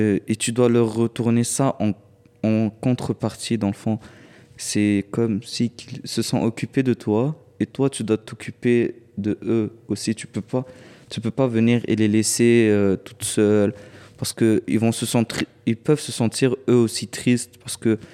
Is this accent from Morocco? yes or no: yes; Morocco; Ben, chez nous, au Maroc